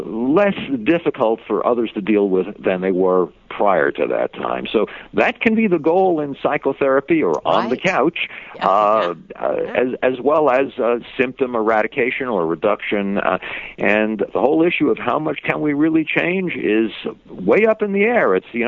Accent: Connecticut, United States; I'm from Connecticut, and I'm talking to you from Connecticut

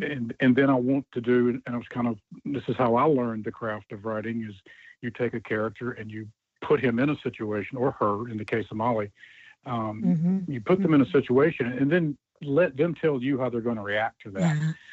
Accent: Mississippi, United States; this story's been in my head for probably about 40 years because I grew up in Mississippi and have experienced some of the things that are reflected in the book.

